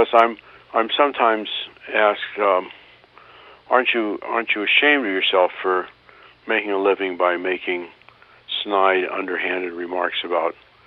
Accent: Kansas City, United States; but I'm from Kansas City, and I can't really say tomato

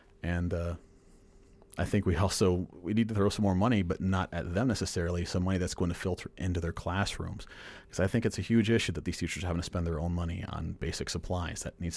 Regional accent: Harlem, New York, United States; I'm from Harlem, New York originally. And when I went to school there, there was one year where we went through four teachers.

